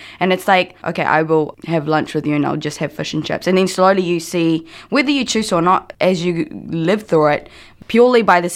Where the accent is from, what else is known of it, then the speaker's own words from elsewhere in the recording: Christchurch, Canterbury, New Zealand; And especially growing up in Christchurch, it was very hard to go to school with like a, you know, rice and tuyo for lunch.